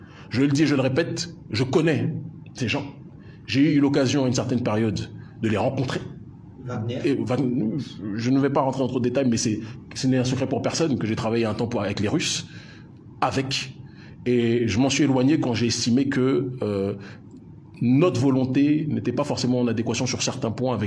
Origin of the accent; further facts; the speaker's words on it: France; born there; Je suis né en France, je ne le renierai jamais